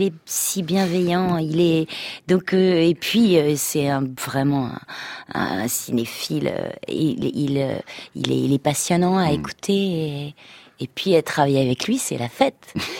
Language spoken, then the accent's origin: French; France; chez nous en France.